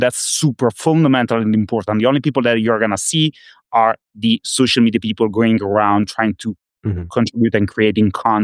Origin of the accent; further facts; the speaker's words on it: Italy; accent: Italian; English is a second language; I'm Italian. Probably the accent is very... you can understand it by my accent, but...